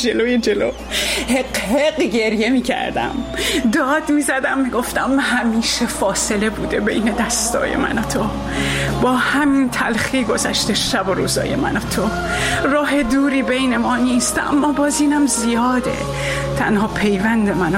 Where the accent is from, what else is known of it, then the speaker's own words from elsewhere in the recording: Iran; moved away as an adult; وقتی از ایران اومدم بیرون